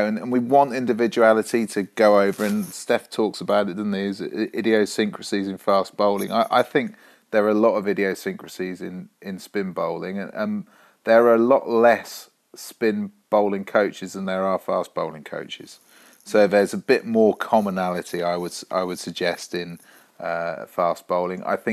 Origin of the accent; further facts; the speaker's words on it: England, United Kingdom; And the real sad thing from my perspective as an Englishman is that none of them are English.